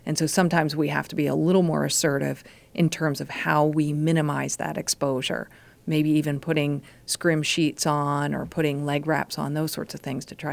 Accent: Pennsylvania, United States; No, I grew up in Pennsylvania, actually.

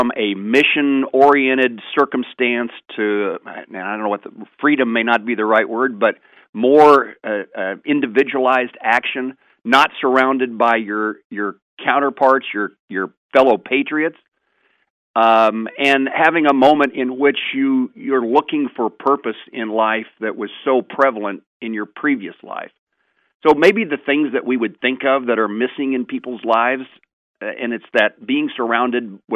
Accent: Plainville, Kansas, United States; I think of my hometown of Plainville.

